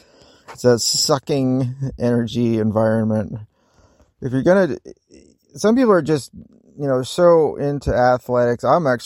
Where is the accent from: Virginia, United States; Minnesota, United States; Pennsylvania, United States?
Virginia, United States; Yeah, so growing up in Virginia, I was blessed with parents that did believe in the New Age community.